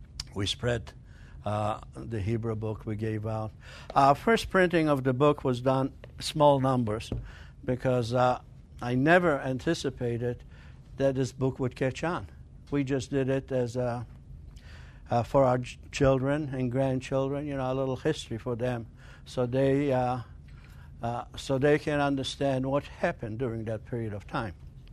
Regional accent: Pabianice, Łódź Voivodeship, Poland; born there; English is a second language; And I was born in January 28, 1937, in Pabianice, Poland. Pabianice, Poland is in central Poland. It's a suburb of Lodz.

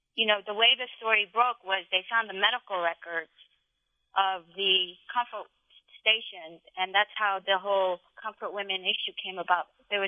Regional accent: South Korea; English is a second language; As a child, I remember growing up in Korea. It was basically a third world country

